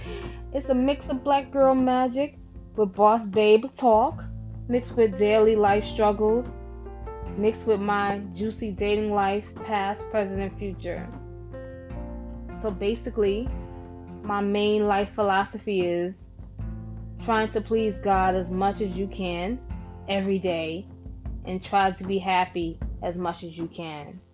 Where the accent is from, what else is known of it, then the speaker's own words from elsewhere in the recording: New York City, New York, United States; also born or lived in Brooklyn / Queens; I'm from New York, New York City to be exact. Single female, 30 plus, girl, Black Hispanic mix. Mom's is from Brownsville. Dad is from Panama, but I grew up right here in Brooklyn and Queens.